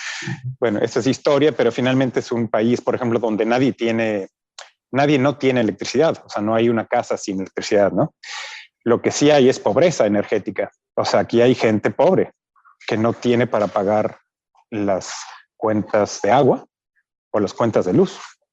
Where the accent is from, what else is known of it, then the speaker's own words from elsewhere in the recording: Mexico City, Mexico; born there; Cuando yo nací en la Ciudad de México